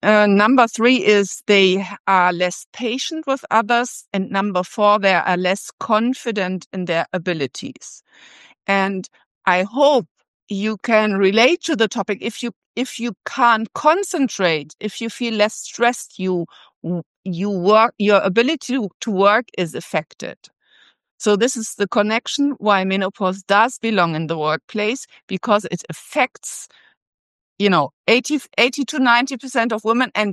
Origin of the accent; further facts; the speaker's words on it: Berlin, Germany; I'm from Berlin, Germany, and I would like to tell you my perspective on why menopause is an important topic in the workplace.